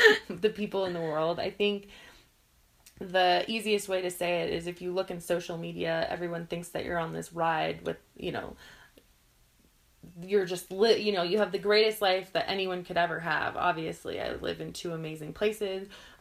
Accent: Jackson, United States; I grew up in Jackson, I loved it. And I think every kid that grew up in Jackson is obsessed with their home

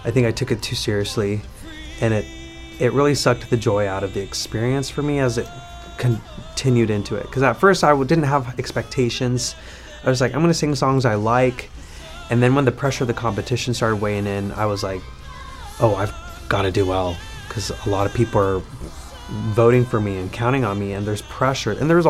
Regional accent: Utah, United States; also born or lived in Miami; growing up Mormon, and in kind of like that Utah bubble, because I grew up in Utah after being born in Miami

